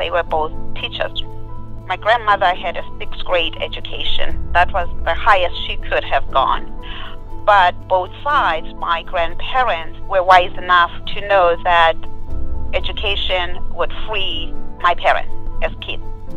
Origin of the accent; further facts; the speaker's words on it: Durban, KwaZulu-Natal, South Africa; now in Maryland, United States; I grew up in Durban, South Africa. That is where my childhood was, and that is where my education and teaching was.